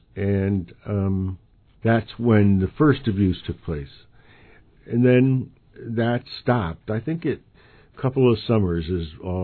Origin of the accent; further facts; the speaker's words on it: Bridgeport, Connecticut, United States; I grew up in Bridgeport. I'm one of 10 children, number 4.